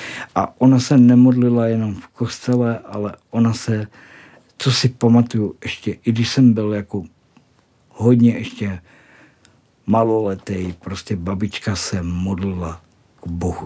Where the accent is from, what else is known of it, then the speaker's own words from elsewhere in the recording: Mikulov, South Moravian Region, Czechia; also born or lived in Kyjov; narodil jsem se v městečku na Moravě v Kyjově.